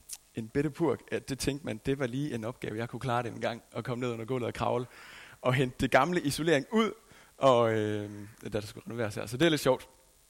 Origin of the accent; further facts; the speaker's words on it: Skjern, Central Denmark Region, Denmark; at være lige her i Skjern også i aften. Det er jo simpelthen min hjemby. Eller i hvert fald her, hvor jeg er opvokset.